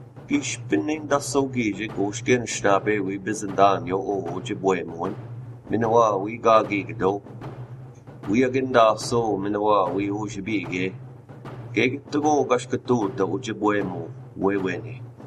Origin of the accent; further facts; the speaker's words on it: Lac du Flambeau, Wisconsin, United States; I'm from the Eagle Clan. And I am from Lac du Flambeau, Wisconsin.